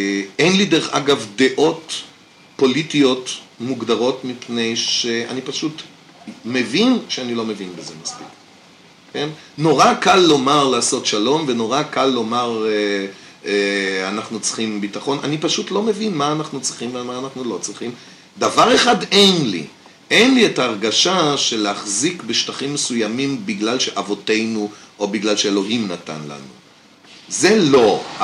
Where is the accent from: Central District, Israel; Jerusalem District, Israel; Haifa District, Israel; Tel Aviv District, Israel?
Tel Aviv District, Israel; Tel Aviv; לא רק זה שאני צבר, אלא אני תל אביבי.